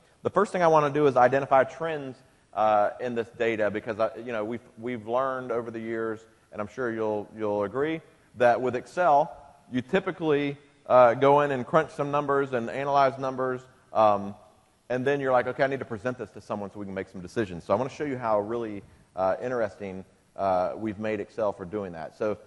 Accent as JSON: {"language": "English", "region": "Southeast", "country": "United States", "said": "and again, I'm from the Southeast, right?"}